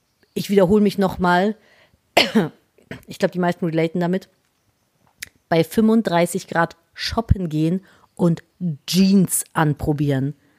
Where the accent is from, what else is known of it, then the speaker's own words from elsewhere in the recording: Cologne, North Rhine-Westphalia, Germany; ich bin Kölnerin.